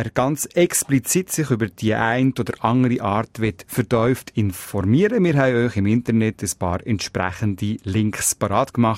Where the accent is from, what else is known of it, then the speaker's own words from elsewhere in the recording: Switzerland; Bei uns in der Schweiz leben etwa 600'000 Stubbenvögel.